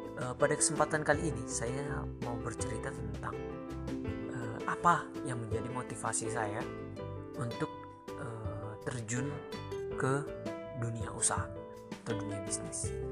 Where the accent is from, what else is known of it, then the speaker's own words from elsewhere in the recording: Sidikalang, North Sumatra, Indonesia; saya sendiri dilahirkan di kota itu, di Kota Sidikalang.